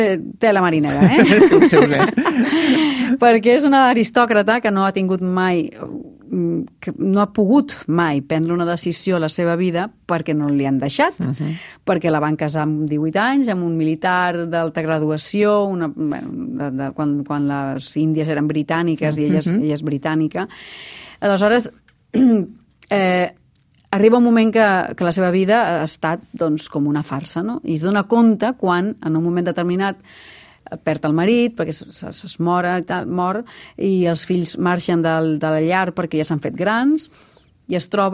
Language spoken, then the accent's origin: Catalan; Catalonia, Spain; els tres som actors catalans que estem treballant a Madrid sempre